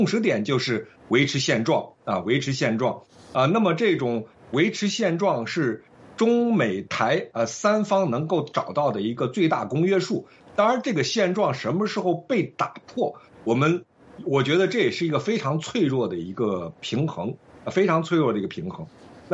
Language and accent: Chinese; China; now in New York, United States; 作为一个长期生活在大陆的人当然现在我在纽约了